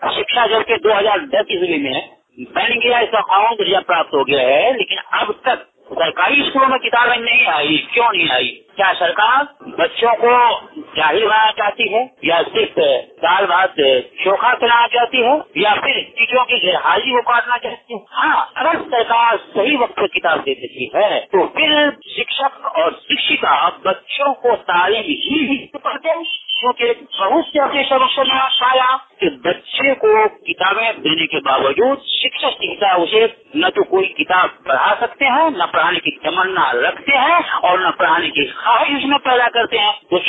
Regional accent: Potlalpur, Bihar, India; ग्राम पोटलालपुर थाना पिपरा जिला सुपौल का रहने वाला हूँ।

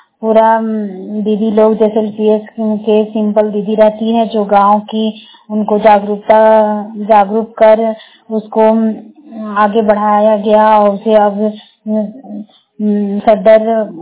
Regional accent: Jharkhand, India; बड़कावा प्रखंड की रहने वाली हूँ।

